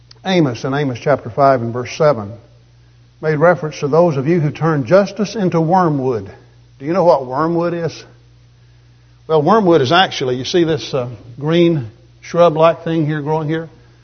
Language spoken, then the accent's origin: English; Alabama, United States; Now, growing up in Alabama, you know about sycamore trees.